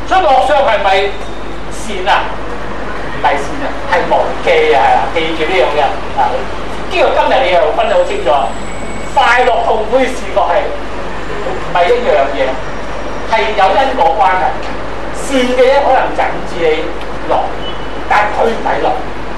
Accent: Guangdong, China; 我哋廣東人食得咁辣啊

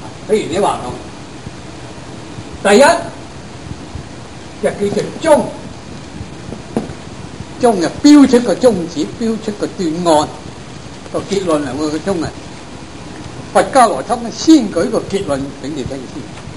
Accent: China; 仲信添啦我哋中国人。

